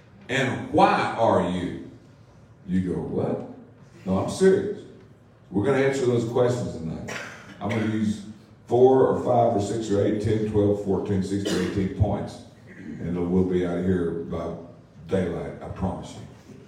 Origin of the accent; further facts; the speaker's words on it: Arkansas, United States; I'm from South Arkansas. I know all about ticks.